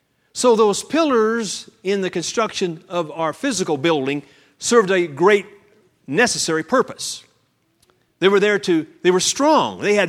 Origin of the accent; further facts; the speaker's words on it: Arkansas, United States; I'm from Arkansas. We say the same thing.